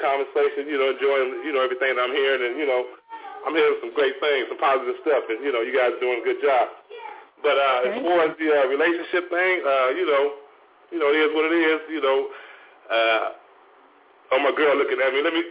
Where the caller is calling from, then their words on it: Los Angeles, California, United States; down here on the West Coast, Los Angeles.